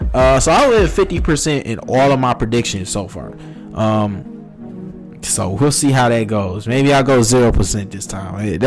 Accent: Detroit, Michigan, United States; I'm from Detroit, and, you know, I root for the Suns.

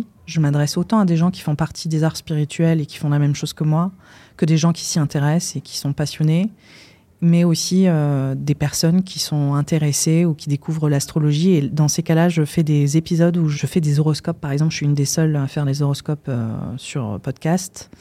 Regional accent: India; parce que j'ai grandi en Inde aussi, donc c'est un pays qui repose énormément sur la pratique de l'astrologie.

